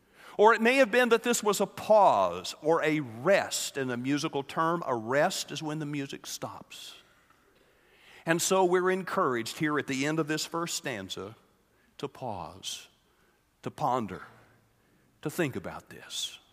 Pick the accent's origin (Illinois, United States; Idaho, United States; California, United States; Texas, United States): Texas, United States; When I grew up in North Texas, just about every other house had a storm cellar.